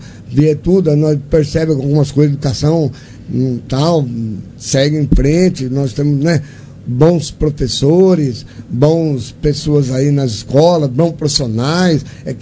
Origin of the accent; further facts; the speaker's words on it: Monte Alto, São Paulo, Brazil; sou de Monte Alto.